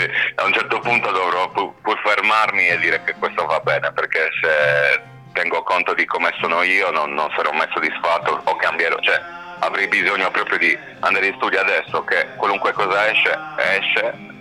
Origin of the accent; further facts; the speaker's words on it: Genoa, Liguria, Italy; ho usato da buon genovese